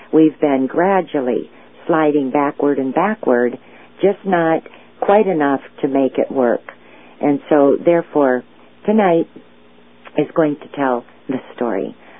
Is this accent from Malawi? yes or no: no; Michigan, United States; Well, Michigan's my home state.